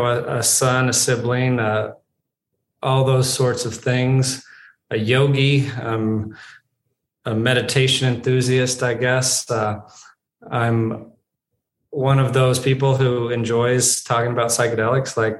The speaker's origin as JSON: {"language": "English", "town": "Chicago", "region": "Illinois", "country": "United States", "tie": "born there", "said": "I was born in Chicago while my parents were in grad school."}